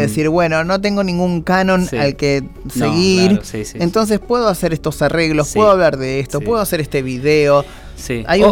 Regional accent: Santa Clara del Mar, Buenos Aires Province, Argentina; Aquí en Argentina. Imagínense que yo soy de Santa Clara del Mar

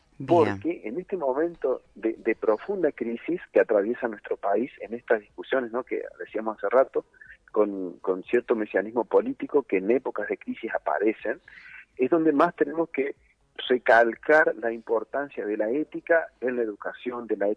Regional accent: Villa Mercedes, San Luis, Argentina; soy un ciudadano de Villa Mercedes de la provincia de San Luis.

